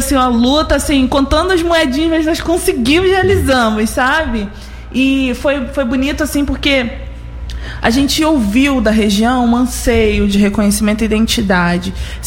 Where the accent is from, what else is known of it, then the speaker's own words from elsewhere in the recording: Bom Jesus do Itabapuana, Rio de Janeiro, Brazil; born there; fui a Bom Jesus Itabapuana receber uma homenagem, onde eu nasci.